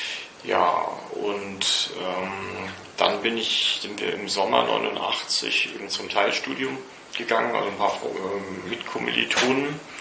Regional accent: Rostock, Mecklenburg-Vorpommern, Germany; born there; 1964 geboren in Rostock

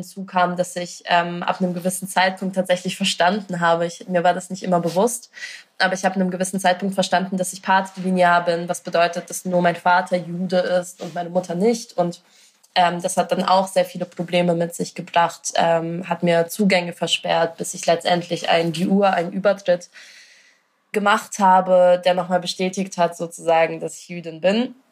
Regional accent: Belarus; now in Germany; Ich meine, wenn man nur migrantisch ist, dann wäre es in meinem Fall, bin ich Deutsche oder bin ich Belarusin? Also stand ich irgendwie zwischen diesen beiden Ländern.

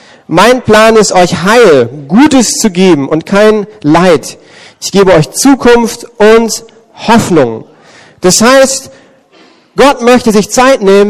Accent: Berlin, Germany; dann spannst du dich als Berliner, weil du merkst, ich bin ganz alleine unterwegs.

